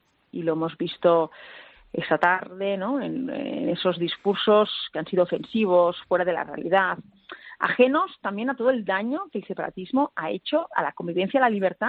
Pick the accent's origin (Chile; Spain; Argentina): Spain; quien va a sufrir vamos a ser los pacientes, que somos todos los españoles